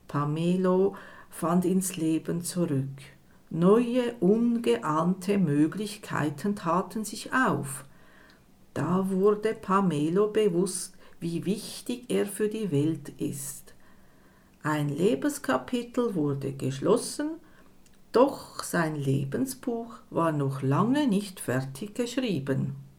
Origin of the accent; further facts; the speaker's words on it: Zurich, Switzerland; moved away as an adult; now in Basel, Switzerland; Aufgewachsen bin ich in Zürich, wohlbehütet als etwas verträumtes Kind. Mit 20 Jahren packte ich meinen Koffer und zog nach Basel.